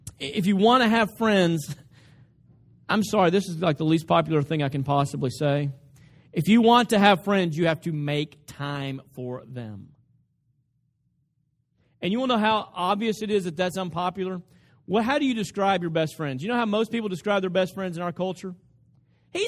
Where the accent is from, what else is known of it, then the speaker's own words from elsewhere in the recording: the South, United States; Now, I'm from the South. And let me tell you something about cooking in the South.